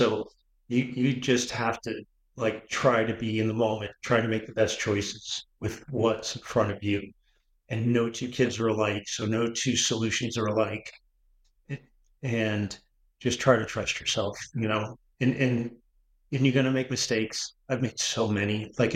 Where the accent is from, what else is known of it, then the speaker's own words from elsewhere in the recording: Lynn, Massachusetts, United States; Like, well, I grew up in Lynn, so you would never leave a bike for 5 minutes.